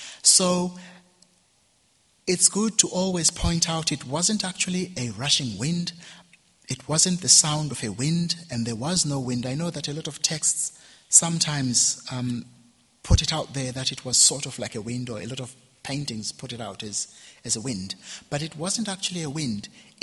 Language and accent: English; Uganda; accent: Ugandan; Sorry, my Ugandan accent is kicking in.